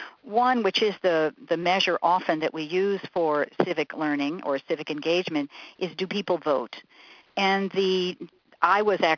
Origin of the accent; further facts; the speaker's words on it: the North, United States; As a Northerner going down to Duke and riding on buses and having to suddenly shift to white-only waiting rooms